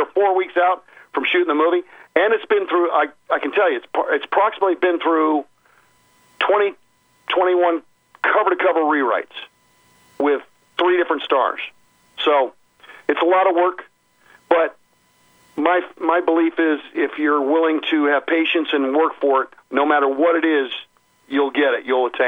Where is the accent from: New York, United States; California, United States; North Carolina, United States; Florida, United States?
Florida, United States; Seminole; playing in Tampa Stadium in my hometown, being That's from Seminole, you know, I just loved it